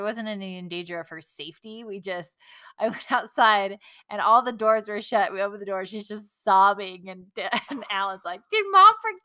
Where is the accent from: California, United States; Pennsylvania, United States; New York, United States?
California, United States; So since I grew up in California, we say Knott's Berry Farm.